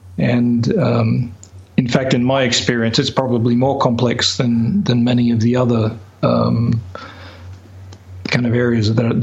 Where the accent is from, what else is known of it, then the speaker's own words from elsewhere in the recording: Australia; born there; also born or lived in London, United Kingdom; I used to go on home leave to Australia because I was born in Australia.